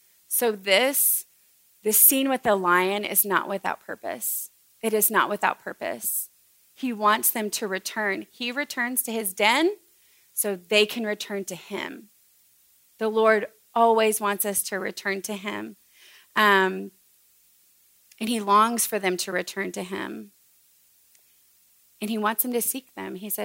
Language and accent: English; Texas, United States; I don't know a lot about farming, but I am from Texas, and occasionally we did cow tipping.